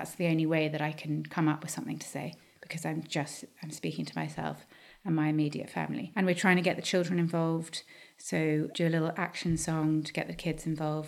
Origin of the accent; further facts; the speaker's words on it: London, United Kingdom; I grew up in London.